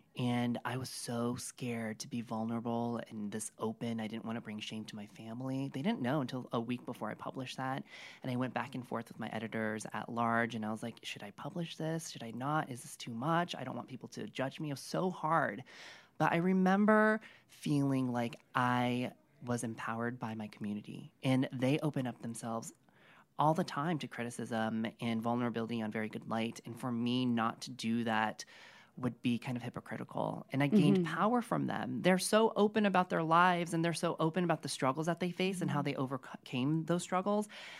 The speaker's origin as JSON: {"language": "English", "region": "New York", "country": "United States", "said": "being a New Yorker who was very independent all my life and having to depend on my parents."}